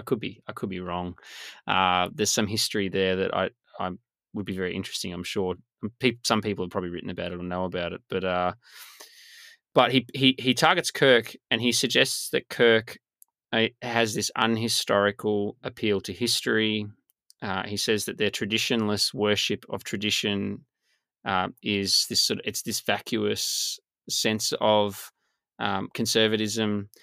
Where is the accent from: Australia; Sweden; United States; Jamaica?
Australia; And so I make that case for why I'm an Australian conservative.